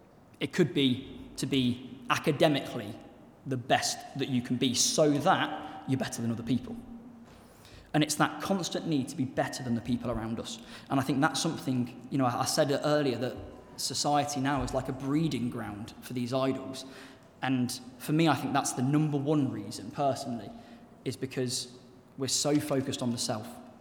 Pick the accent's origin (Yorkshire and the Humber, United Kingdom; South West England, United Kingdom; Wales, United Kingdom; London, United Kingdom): South West England, United Kingdom; Gloucester; I grew up in Gloucester, so you wouldn't understand the Gloucester links.